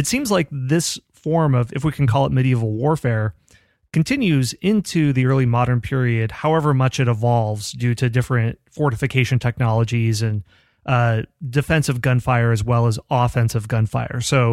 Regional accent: United States; It's interesting to hear that as an American, because we learn about our own military history

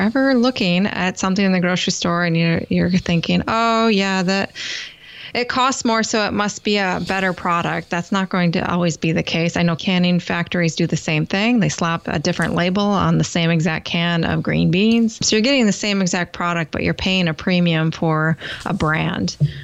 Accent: Wisconsin, United States; Well, I told you I'm from Wisconsin.

